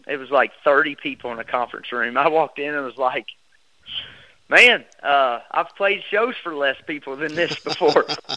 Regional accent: Kentucky, United States; for whatever reason, we say we're from the South in Kentucky.

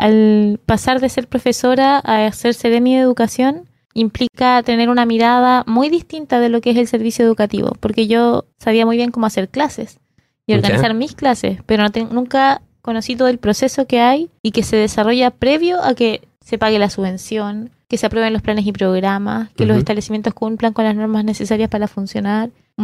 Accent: Los Lagos, Chile; soy hija de la educación pública, crecí en Chiloé, viví en un internado, conozco las necesidades de la educación de nuestra región

